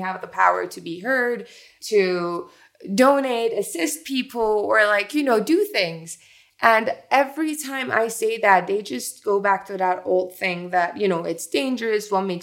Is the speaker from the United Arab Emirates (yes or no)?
yes; Dubai, United Arab Emirates; also born or lived in Iran; now in United States; I was born in Iran, but raised in Dubai.